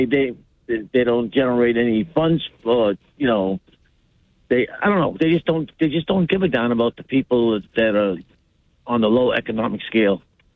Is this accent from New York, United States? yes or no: no; Massachusetts, United States; I mean, I'm from the Cape